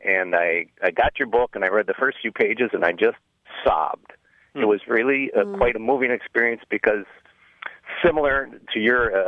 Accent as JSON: {"language": "English", "town": "Antigo", "region": "Wisconsin", "country": "United States", "lives_now": "Eau Claire, United States", "said": "I'm originally from Antigo."}